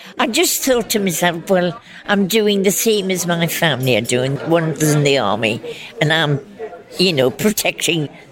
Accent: Newcastle upon Tyne, North East England, United Kingdom; I come from Newcastle-on-Tyne.

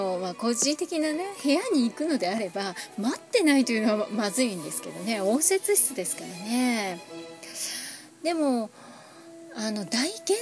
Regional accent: Kyushu, Japan; 私も九州出身で

